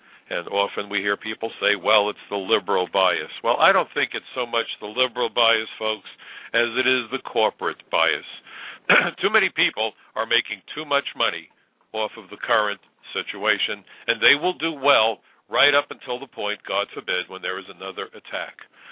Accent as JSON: {"language": "English", "region": "New York", "country": "United States", "said": "I'm a New Yorker. The ashes from 9/11 landed on my home."}